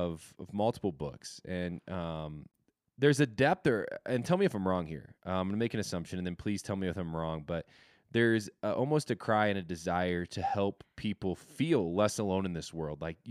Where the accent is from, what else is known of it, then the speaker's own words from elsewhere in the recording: Midwest, United States; And I grew up in the Midwest. I have a lot of great things to say about the Midwest